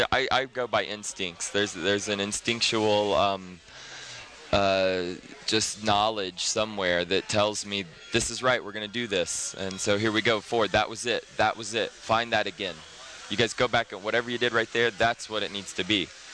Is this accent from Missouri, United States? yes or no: no; Santa Fe, New Mexico, United States; I love Santa Fe, this is my hometown, and I'm going to continue to build dance here